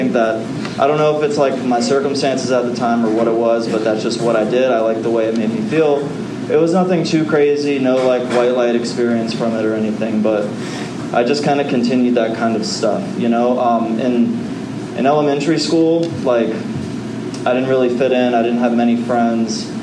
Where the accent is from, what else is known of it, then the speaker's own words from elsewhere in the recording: Florida, United States; born there; So I was born in Central Florida.